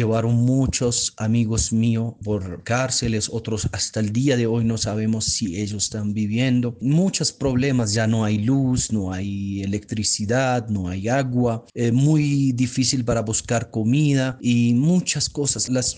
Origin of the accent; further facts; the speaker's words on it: Damascus, Damascus Governorate, Syria; moved away; Yo salí de Siria hace 11 años porque comenzó la guerra en mi país. Especialmente yo vivo en Damasco